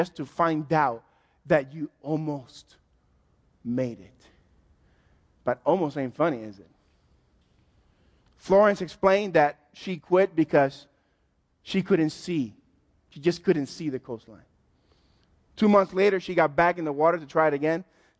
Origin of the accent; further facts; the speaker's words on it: Cuba; I'm from Cuba. We have great cigars.